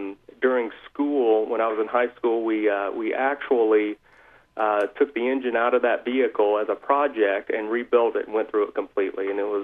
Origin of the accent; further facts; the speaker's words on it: Savannah, Georgia, United States; Savannah, Georgia.